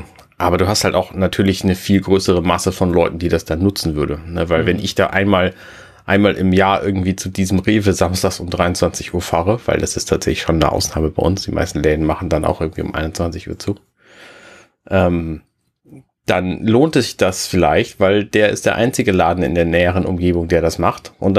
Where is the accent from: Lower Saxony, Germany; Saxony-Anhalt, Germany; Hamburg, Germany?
Lower Saxony, Germany; Buxtehude; ich bin ja in Buxtehude auch groß geworden.